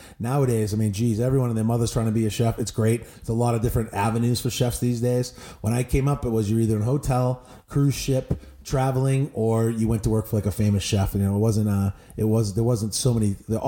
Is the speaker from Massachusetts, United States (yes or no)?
yes; Boston, Massachusetts, United States; I grew up in Boston and, you know, I was a big football player and sports guy.